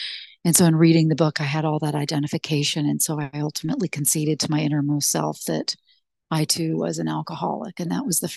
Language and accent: English; Kentucky, United States; And, you know, I'm from Kentucky. So I thought, oh, I just need to find a cute signature drink like bourbon, right?